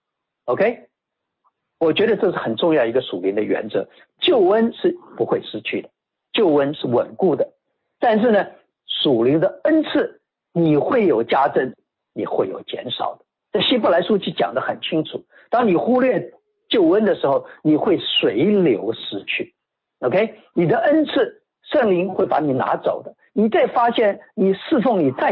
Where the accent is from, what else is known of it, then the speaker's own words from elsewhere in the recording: China; 我们中国人有一句俗话